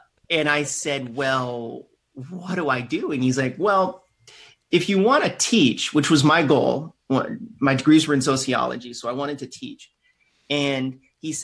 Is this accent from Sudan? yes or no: no; Canada; I'm Canadian.